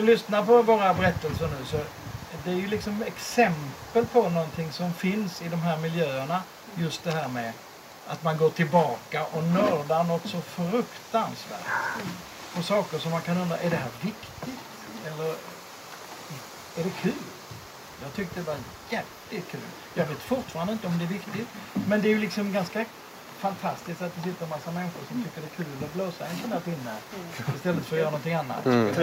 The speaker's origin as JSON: {"language": "Swedish", "region": "Skåne", "country": "Sweden", "also_born_or_lived": "Dalarna", "said": "I Dalarna där jag bodde då, även om jag kommer från Skåne"}